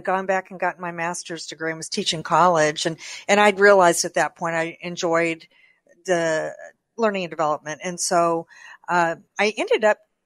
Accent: Kansas City, United States; I went to school. I'm from Kansas City.

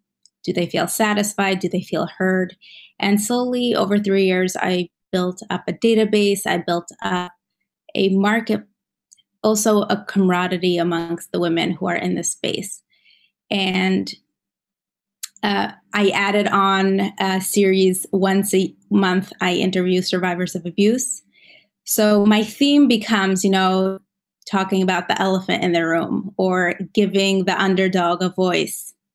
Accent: Moscow, Russia; now in Philadelphia, United States; and I grew up in Moscow, Russia. Now I live in Philadelphia in the States.

